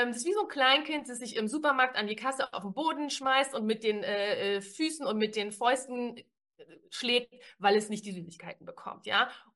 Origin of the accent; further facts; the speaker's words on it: Berlin, Germany; ich komme aus Berlin